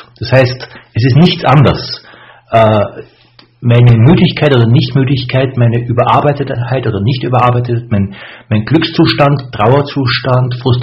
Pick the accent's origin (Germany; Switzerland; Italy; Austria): Austria; also born or lived in Vienna; was ich als Österreicher, vor allem von meiner Wiener Zeit, sehr gut kenne